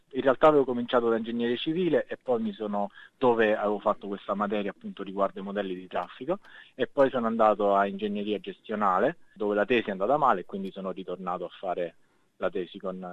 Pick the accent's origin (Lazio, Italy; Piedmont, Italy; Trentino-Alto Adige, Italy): Lazio, Italy; Colleferro; now in Australia; Sono di Colleferro, che è un paesino sotto Roma. Ho 34 anni